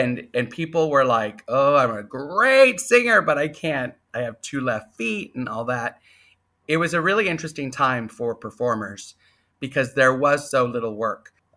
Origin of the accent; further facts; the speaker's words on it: San Antonio, Texas, United States; also born or lived in Kentucky / Colorado; I was raised mostly in San Antonio. When my father was traveling, I did live a little while in Kentucky. I did live a little while in Colorado and these bases that they had.